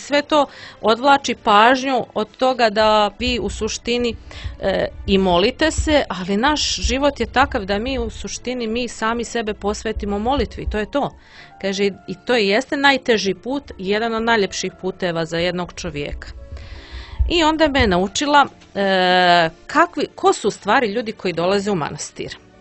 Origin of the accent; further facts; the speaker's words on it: Podgorica, Montenegro; Ja kažem, ja iz Podgorice porijeklom.